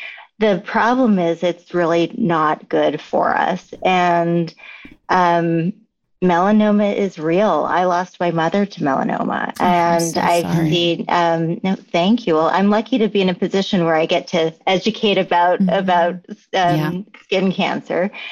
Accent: Hawaii, United States; also born or lived in California; is I grew up in Hawaii and California, so I grew up in the sun too.

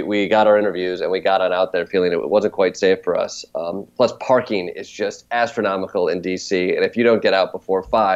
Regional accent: Kalamazoo, Michigan, United States; I come from Kalamazoo, which is a college town, a fairly liberal town, but, 5 miles outside of Kalamazoo, and it's farm country. It's cherry country. It's hunting country.

